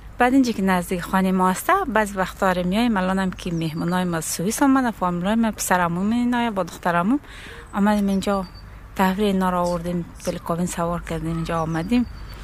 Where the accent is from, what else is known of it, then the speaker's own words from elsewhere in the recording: Iran; also born or lived in Afghanistan; now in Germany; اهل افغانستان، بزرگ شده ایرانم. بعد سال 2021 آمدیم آلمان. سال 2021 اومدیم، الان تقریبا 6 سال میشه دیگه اینجاییم.